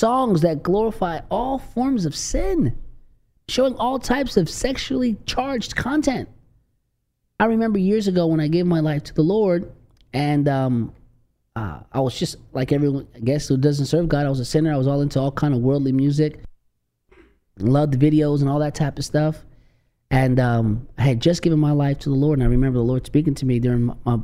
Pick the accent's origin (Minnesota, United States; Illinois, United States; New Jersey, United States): New Jersey, United States; I grew up in Jersey, you know, and I was watching all these shows like Little House on the Prairie